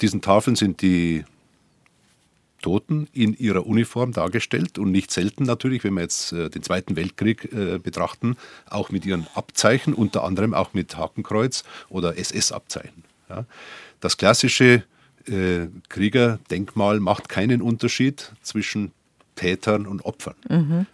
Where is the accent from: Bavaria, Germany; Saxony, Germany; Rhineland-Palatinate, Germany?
Bavaria, Germany; Dachau; ich bin ja aus Dachau und war auch 10 Jahre Kreisheimatpfleger von Dachau.